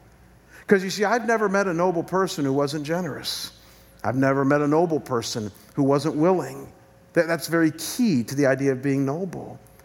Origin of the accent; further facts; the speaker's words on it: Midwest, United States; You guys know I come from the Midwest.